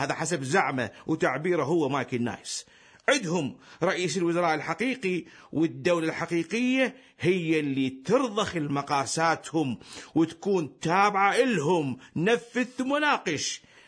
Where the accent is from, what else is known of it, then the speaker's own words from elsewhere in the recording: Iraq; إن كان على مستوى بلدنا العراق